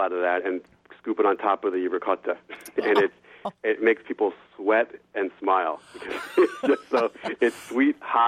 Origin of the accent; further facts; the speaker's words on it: New Jersey, United States; and I'm the kid from Jersey.